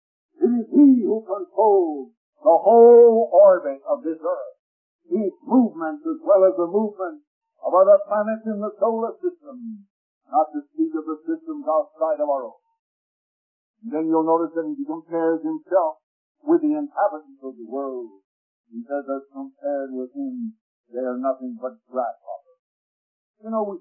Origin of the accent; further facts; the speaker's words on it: United States; I'm an American. I was born under the stars and stripes, and I love it.